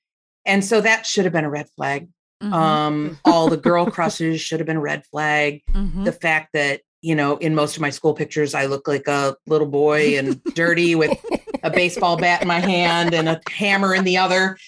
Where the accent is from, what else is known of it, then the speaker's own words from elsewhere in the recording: Buffalo, New York, United States; I am from Buffalo and I'm the proud mom of two 17, almost 18 year old children.